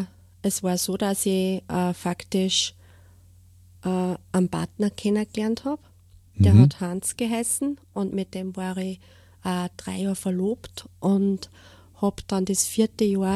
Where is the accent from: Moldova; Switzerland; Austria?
Austria; ich wohne in Steyr, in Münichholz. Ja. Schon eigentlich, ich bin eine waschechte Steirerin.